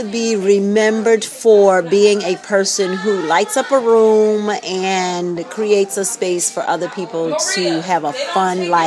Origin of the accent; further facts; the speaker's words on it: Virginia, United States; And one of my earliest memories is growing up in Virginia on a tobacco farm.